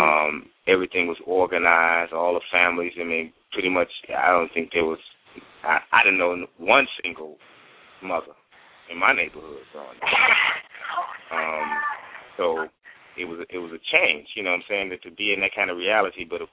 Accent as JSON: {"language": "English", "town": "Chicago", "region": "Illinois", "country": "United States", "tie": "born or raised there", "also_born_or_lived": "Mississippi", "lives_now": "Atlanta, United States", "said": "Yeah, so for me, okay … I'm here in Atlanta, Georgia, originally born and raised in Chicago, and I guess by way of Mississippi. I can't forget my Mississippi roots."}